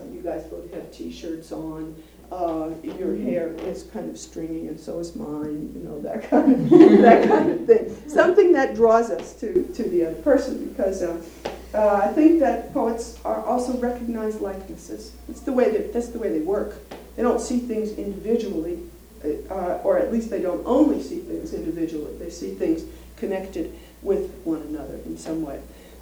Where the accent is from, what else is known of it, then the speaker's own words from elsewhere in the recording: Louisiana, United States; we come from Louisiana in the South